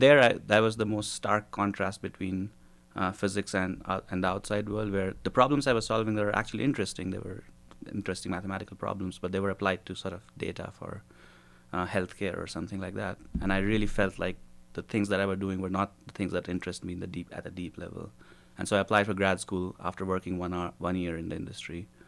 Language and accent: English; India; So I grew up in India, and so around your age, I was doing my high school in India.